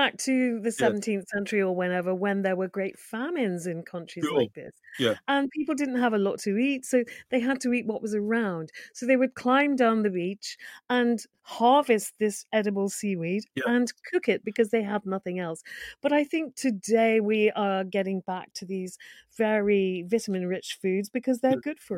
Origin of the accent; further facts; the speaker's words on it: Wales, United Kingdom; Well, that is no surprise to me, being a Welsh girl, you know, because lava bread is one of our staples, isn't it?